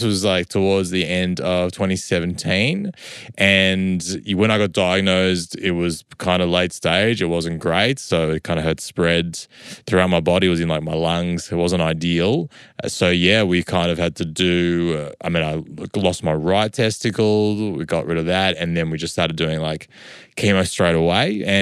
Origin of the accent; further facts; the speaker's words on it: Melbourne, Victoria, Australia; I grew up on the main streets of East St. Kilda. Very, very, very rough neighbourhood.